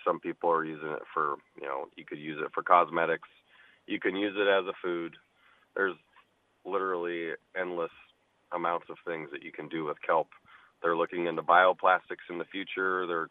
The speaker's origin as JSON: {"language": "English", "town": "Sitka", "region": "Alaska", "country": "United States", "tie": "born or raised there", "lives_now": "Kodiak, United States", "said": "I've lived in Kodiak for about 19 years now. I grew up in Sitka before that."}